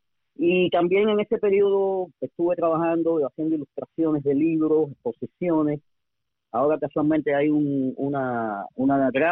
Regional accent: Havana, Cuba; born there; yo nací antes del 59. Yo nací en el 56, en El Vedado, en una clínica privada frente al famoso edificio López Serrano.

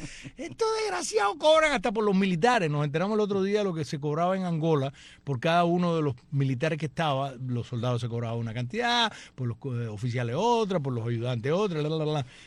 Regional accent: Cuba; Soy cubano.

